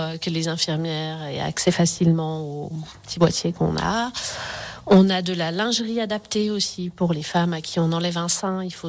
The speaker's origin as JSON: {"language": "French", "region": "Auvergne-Rhône-Alpes", "country": "France", "said": "Elle était vendue dans une pharmacie à La Roche-sur-Foron, donc je suis de Saint-Jouard."}